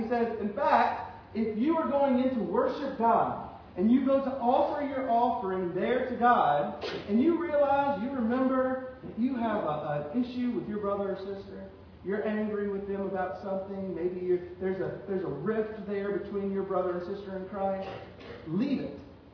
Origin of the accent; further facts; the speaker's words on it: Louisiana, United States; Like I said, I'm from Louisiana. I know when food is not seasoned right. We Louisianans, we carry our little pocket Tony Chasseries with us.